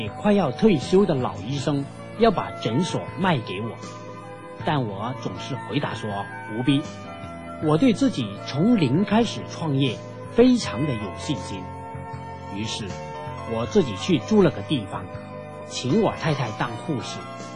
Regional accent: Hong Kong; moved away as an adult; 我从香港来，出生在一个信基督的家庭里

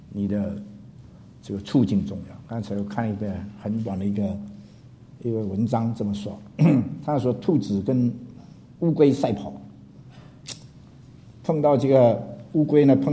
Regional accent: China; 我们中国人讲得很好，这个环境很重要

